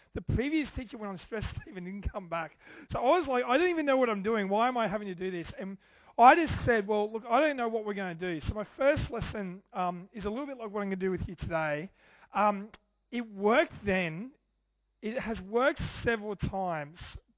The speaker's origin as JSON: {"language": "English", "town": "Redcliffe", "region": "Queensland", "country": "Australia", "said": "I feel like, because I'm from Redcliffe, I feel like we have a common bond."}